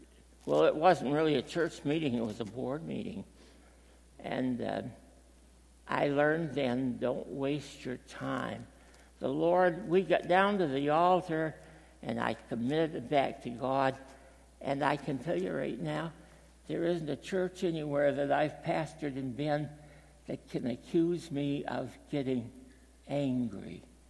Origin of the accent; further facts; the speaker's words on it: Maine, United States; I was just from Maine, and I was young, and I had muscles, and I could walk.